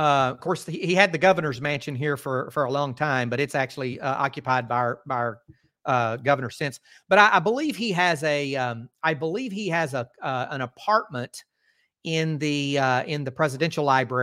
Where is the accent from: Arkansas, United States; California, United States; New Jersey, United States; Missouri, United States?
Arkansas, United States; Conway; accent: Southern; It is. I am from Arkansas, so I live in right in the heart of America.